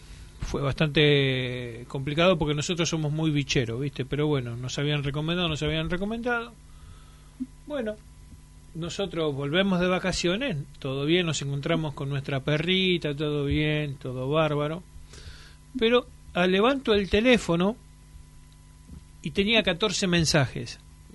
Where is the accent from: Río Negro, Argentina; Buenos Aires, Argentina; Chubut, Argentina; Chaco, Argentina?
Buenos Aires, Argentina; anduvo ahí todo por Flores Floresta, yo soy de Floresta.